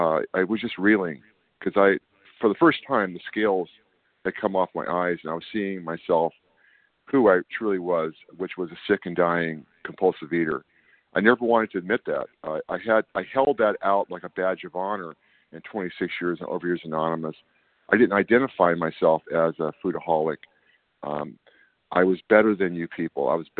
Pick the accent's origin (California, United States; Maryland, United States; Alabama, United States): California, United States; I'm from Northern California.